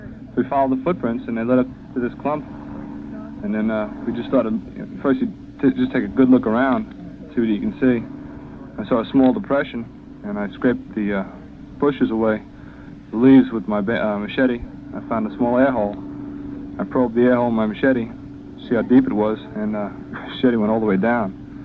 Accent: Bayside, New York, United States; Bayside, New York.

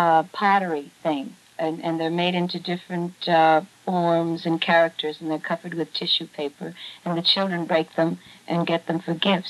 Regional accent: Los Angeles, California, United States; But I was only about 3 months old, and we moved to California, and I was raised in Los Angeles, in the San Gabriel Valley.

